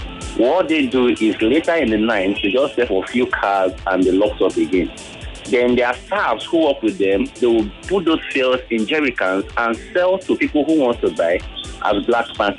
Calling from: Ikorodu, Lagos, Nigeria; I'm calling from Ikorodu.

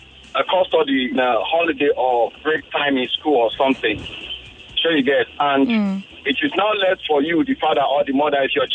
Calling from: Dallas, Texas, United States; I'm calling from Dallas.

